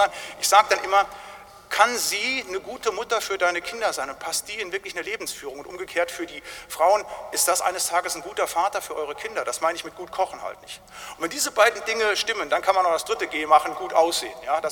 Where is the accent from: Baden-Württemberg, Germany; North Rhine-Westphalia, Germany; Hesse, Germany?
North Rhine-Westphalia, Germany; Die alten Brüder, da wo ich herkomme, im Siegerland